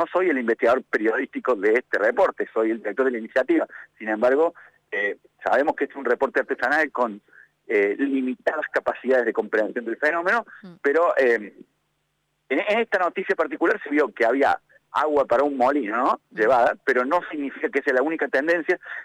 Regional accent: Córdoba, Argentina; Soy cordobés. Estoy en la ciudad de Córdoba en este momento

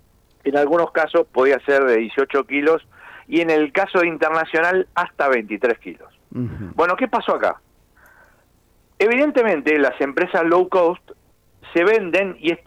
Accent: Argentina; soy argentino yo también, ¿eh? De los argentinos. Yo llegué a la Argentina anoche.

